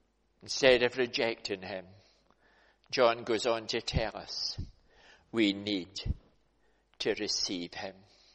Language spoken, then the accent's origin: English; Scotland, United Kingdom; But most of us are not Jewish by race. But we're Scottish, most of us, I expect, here in church today.